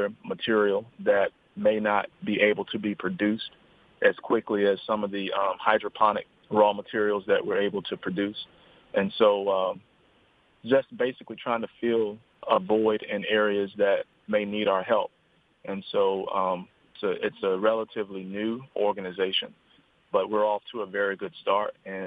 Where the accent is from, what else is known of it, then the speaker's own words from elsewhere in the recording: West Virginia, United States; because growing up in Hardy County, I didn't really have a whole lot of access to individuals who were in the fields of science, politics, medicine, engineering.